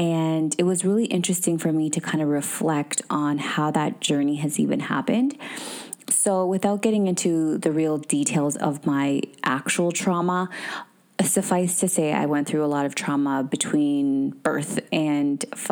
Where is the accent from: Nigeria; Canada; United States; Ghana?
Canada; we were adopted by an amazing, incredible woman, and we were raised in Canada.